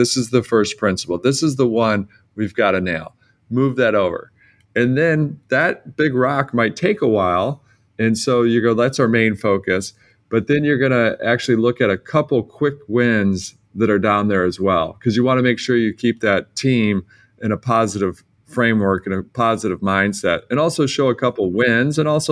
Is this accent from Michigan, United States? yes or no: yes; Detroit, Michigan, United States; I come from Detroit.